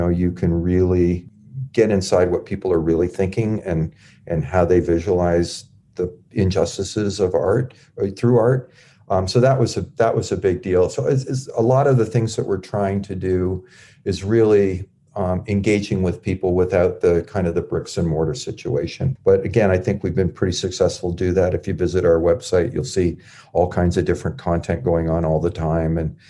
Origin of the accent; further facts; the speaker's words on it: Canada; we're Canadian